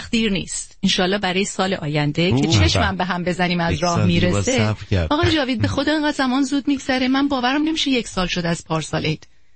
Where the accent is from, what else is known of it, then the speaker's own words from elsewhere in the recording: Shiraz, Fars, Iran; born there; من فقط متولد شیراز هستم